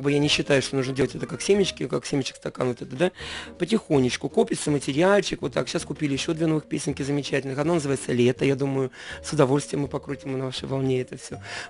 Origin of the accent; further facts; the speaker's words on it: Novosibirsk, Novosibirsk Oblast, Russia; иконы у меня есть, вот я верующий человек. Вот, есть картины любимые, да. Есть какие-то поделки из детства, я привез их из Новосибирска.